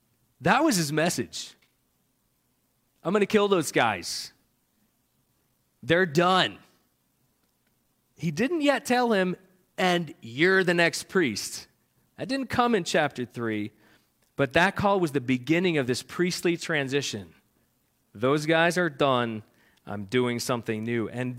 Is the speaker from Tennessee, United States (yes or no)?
no; Vermont, United States; now in Berks County, United States; I have German ancestry. I grew up in Vermont, but I've lived in Berks County most of my life. So I am a German, New England, Pennsylvanian